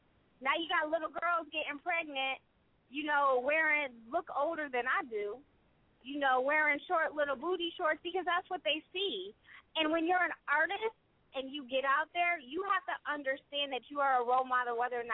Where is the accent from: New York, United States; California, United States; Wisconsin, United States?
New York, United States; When you're really from it, like I was raised in Harlem. I understand the heartache.